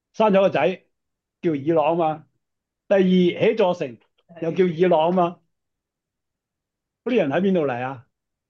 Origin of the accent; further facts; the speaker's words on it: China; 咁我哋中国人啊，更加觉得五加皮添啦